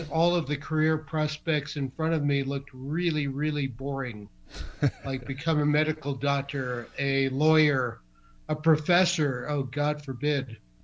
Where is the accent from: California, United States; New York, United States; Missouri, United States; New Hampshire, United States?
New York, United States; New York City; Jewish immigrant kid, first generation born in the U.S. of Polish and Russian Jewish immigrants, growing up in New York City, Brooklyn, then Flushing, Queens